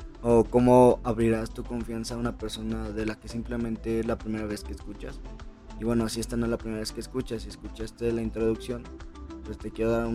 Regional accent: Mexico City, Mexico; now in Aguascalientes, Mexico; Yo soy de la Ciudad de México, radico actualmente en Aguascalientes.

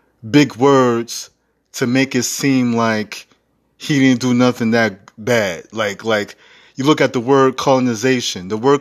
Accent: Bronx, New York, United States; I grew up in the Bronx school system, the worst school system in the world.

